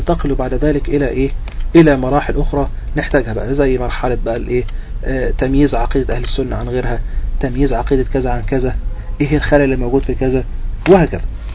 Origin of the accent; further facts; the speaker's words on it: Egypt; وهي مثلا بتدرس عندنا في مصر في الأزهر